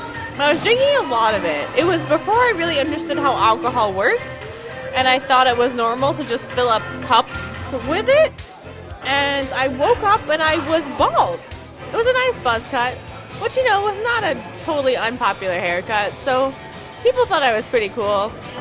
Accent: Tennessee, United States; I'm from Tennessee.

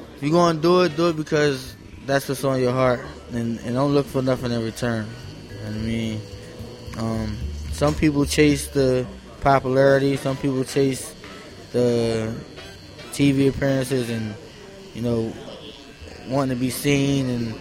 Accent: Chester, Pennsylvania, United States; I started in Chester, PA, my hometown.

